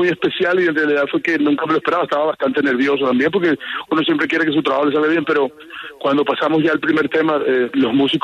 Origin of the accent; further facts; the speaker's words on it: Bogotá, Colombia; estoy muy contento de presentar estas canciones también en mi pueblo